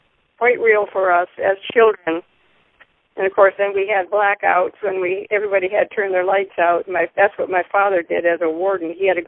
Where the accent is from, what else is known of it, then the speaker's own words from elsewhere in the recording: Schenectady, New York, United States; Yes, lived there until I got married.